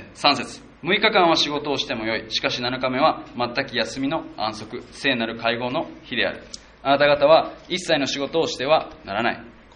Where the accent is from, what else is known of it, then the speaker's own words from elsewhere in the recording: Okinawa, Japan; 私は沖縄で生まれ育ってですね、